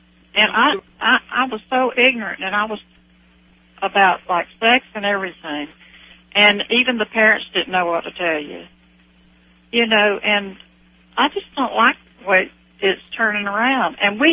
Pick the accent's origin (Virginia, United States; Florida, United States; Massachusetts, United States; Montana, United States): Florida, United States; also born or lived in Georgia; So there's some panhandle people down here. I'm in the middle part.